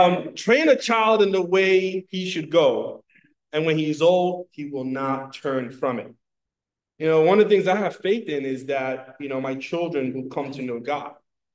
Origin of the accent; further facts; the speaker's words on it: Nigeria; Now, I'm Nigerian, I have lots of uncles.